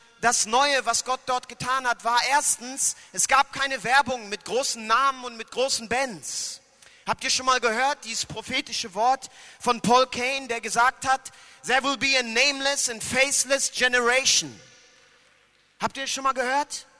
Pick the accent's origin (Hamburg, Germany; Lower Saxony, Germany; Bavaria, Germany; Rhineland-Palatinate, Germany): Lower Saxony, Germany; Hannover; ich komme aus Hannover, bin verheiratet, habe zwei kleine Kinder